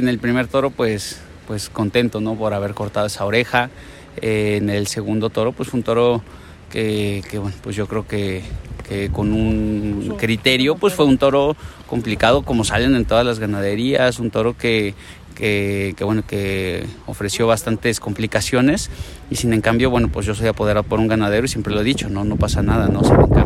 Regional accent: Tlaxcala, Mexico; Tlaxcala en mi tierra con un gran cartel

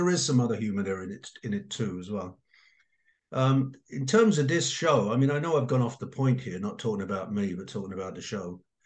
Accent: Ireland; now in England, United Kingdom; You might have gathered I'm from the Emerald Isle, but I've lived mostly in England

